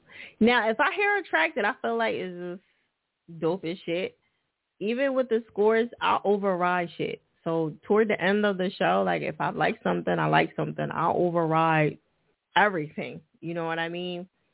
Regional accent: New Jersey, United States; now in Philadelphia, United States; You know, that's my home state, so, you know, even though I live in Philly

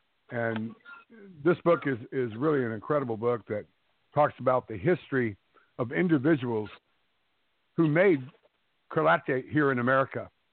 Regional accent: Hawaii, United States; Well, most of you know that I'm Hawaiian, and there's a certain bond people have

